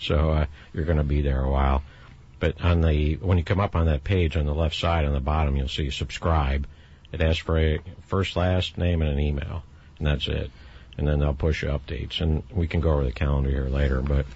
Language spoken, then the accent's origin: English; United States; I mean, I'm an American. I'm a citizen like everybody else here.